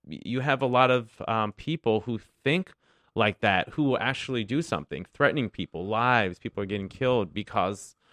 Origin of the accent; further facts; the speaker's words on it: East Coast, United States; Yeah, I grew up on the East Coast